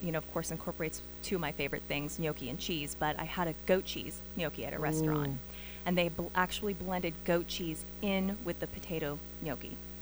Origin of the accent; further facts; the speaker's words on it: Healdsburg, California, United States; I grew up in Healdsburg, which I think is the food mecca of the world. It's a wonderful small town, but it has the best restaurants.